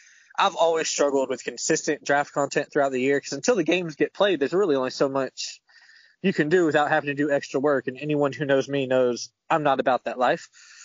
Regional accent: Jacksonville, Florida, United States; You know, I'm from Jacksonville and I will always root for that team.

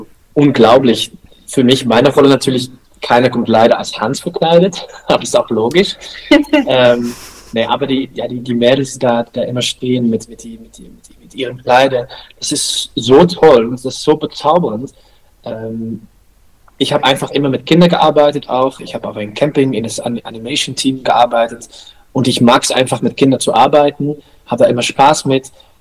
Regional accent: Netherlands; German is a second language; now in Hamburg, Germany; Ich meine, ich komme natürlich aus Holland, das hört man auch. Und ich werde auch wieder zurück nach Holland gehen, wenn die Möglichkeiten da sind.

